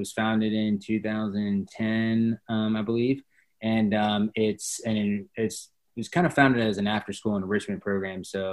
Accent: Tampa, Florida, United States; I am born and raised in Florida, Tampa, Florida, to be exact. I've never lived outside the state of Florida.

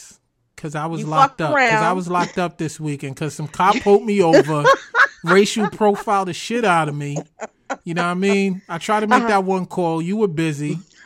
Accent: East Coast, United States; I'm from the East Coast because racism was hidden.

